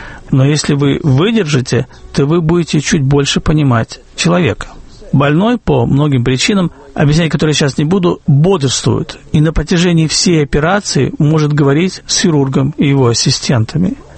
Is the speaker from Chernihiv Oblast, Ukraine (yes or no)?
no; Kyiv, Ukraine; в Киев, мой родной город